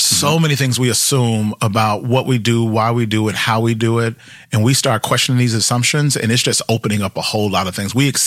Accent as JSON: {"language": "English", "region": "the South", "country": "United States", "tie": "born or raised there", "lives_now": "California, United States", "said": "I grew up in the South, so it was like every Sunday just come."}